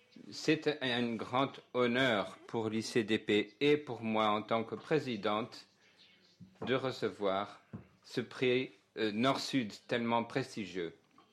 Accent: South Africa; Par exemple, je viens d'Afrique du Sud.

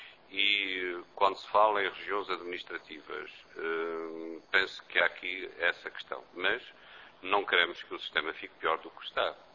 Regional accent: Azores, Portugal; eu sou natural dos Açores

